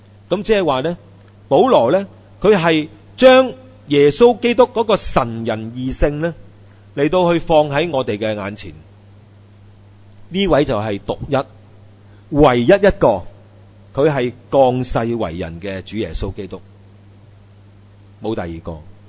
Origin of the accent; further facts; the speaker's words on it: China; 所以为什么当时呢，我们中国人呢，就我们叫多数写诗啊，诗情画意啊，因为我哋喺内陆啊